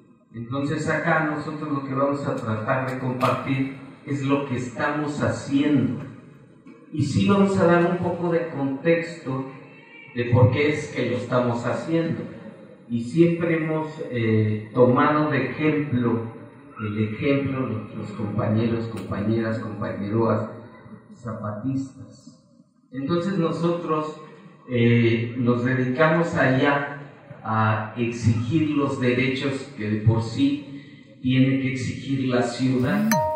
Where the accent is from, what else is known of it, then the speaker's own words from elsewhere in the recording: Iztapalapa, Mexico City, Mexico; Nosotros venimos de Iztapalapa. Para quien ubique la Ciudad de México, es de una de las zonas más marginadas.